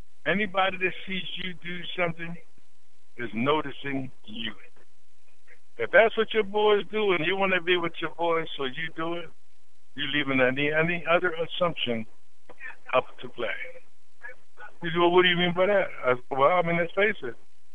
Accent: Pennsylvania, United States; No, I'm just visiting. I'm from Pennsylvania, man.

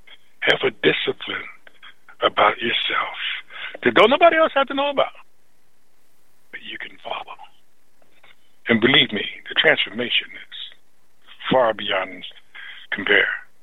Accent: United States; because being an American people now

